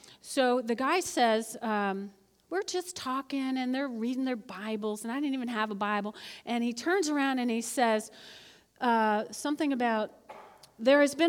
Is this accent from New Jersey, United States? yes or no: yes; New Jersey, United States; now they were all from Oklahoma, Alabama, and I'm like, huh? I'm from New Jersey, you know.